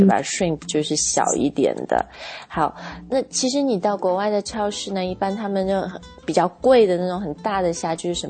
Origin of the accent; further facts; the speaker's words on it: Guangdong, China; 还有一个我们就是广东人那个做椒盐特别好吃的赖尿虾。